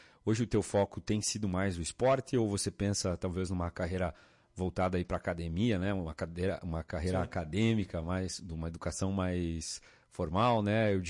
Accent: Lagoa Vermelha, Rio Grande do Sul, Brazil; vai trazer orgulho para nós que somos aqui de Lagoa Vermelha.

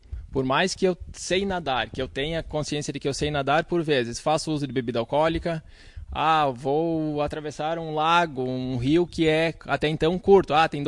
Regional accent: Erechim, Rio Grande do Sul, Brazil; Sou natural de Erechim.

